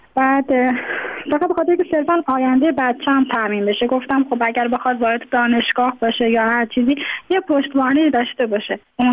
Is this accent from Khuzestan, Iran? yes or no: no; Tehran, Tehran Province, Iran; born there; now in Mashhad, Iran; من خودم متولد تهرانم، اینجا به دلایل ازدواج کردم اومدم اینجا، حالا موندگار شدم،